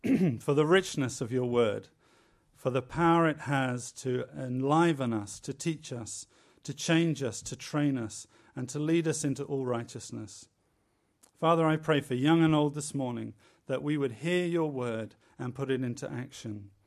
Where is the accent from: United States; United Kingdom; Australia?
United Kingdom; England; As I'm English, I think I should start with an apology.